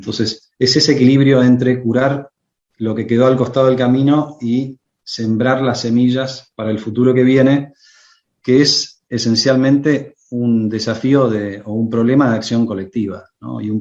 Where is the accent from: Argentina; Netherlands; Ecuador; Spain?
Argentina; Eso es lo que nos cuesta mucho conseguir como argentinos.